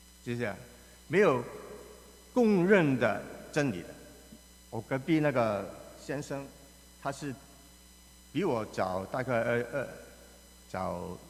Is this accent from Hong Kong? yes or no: yes; Hong Kong; also born or lived in China / Taiwan; 我是婴儿潮的第一代，最早那一批的人。我在中国出生，2岁就去了香港，然后在香港长大，然后在台湾读书